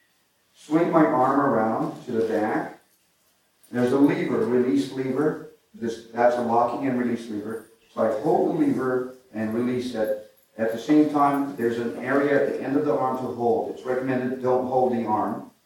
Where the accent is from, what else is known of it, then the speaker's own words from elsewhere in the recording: California, United States; now in Austin, United States; I'm also from California originally, and I have a home in Austin.